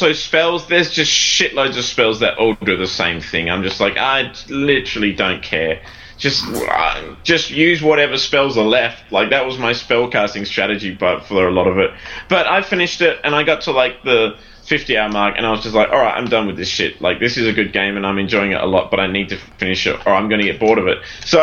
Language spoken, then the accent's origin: English; Australia; accent: Australian; I didn't want you to think I was saying pillows in my Australian accent.